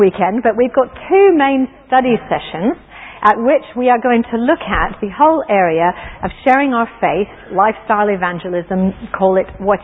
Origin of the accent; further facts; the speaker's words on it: United States; I grew up in the States, and in a tradition where we used to have what we call revivals.